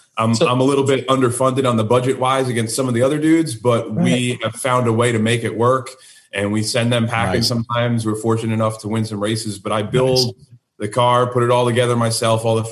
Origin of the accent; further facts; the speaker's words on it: New York, United States; now in North Carolina, United States; I'm originally from New York, just outside of New York City. Raced on Long Island in Connecticut.